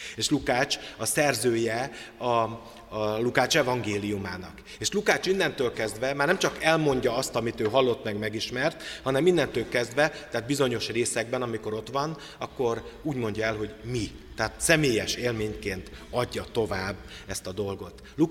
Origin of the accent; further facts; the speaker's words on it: Tiszántúl, Hungary; noha tiszántúli vagyok